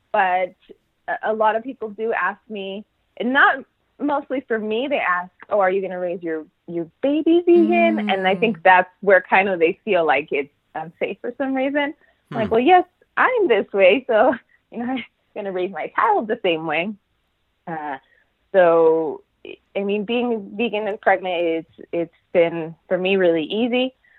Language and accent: English; Los Angeles, California, United States; born there; And I basically grew up here. I was born in Los Angeles, but I moved here when I was four.